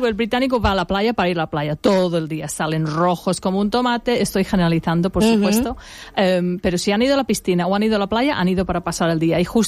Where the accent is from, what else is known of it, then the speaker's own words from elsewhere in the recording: Alfaz del Pi, Valencian Community, Spain; yo me crié en Alfaz del Pi, había mucho menos extranjeros, éramos 3 chicas inglesas en aquel entonces